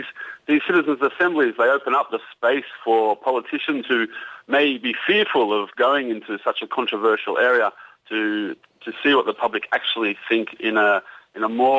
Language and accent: English; Australia; now in Hungary; I'm actually Australian.